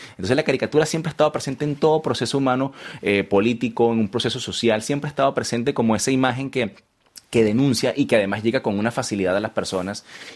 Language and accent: Spanish; Venezuela; eso obviamente motivó la emigración de mi padre y mi madre, y bueno, ahí crecí yo acá en Venezuela, en un país maravilloso que lo siento como mío, porque bueno, es toda la vida en Venezuela, realmente.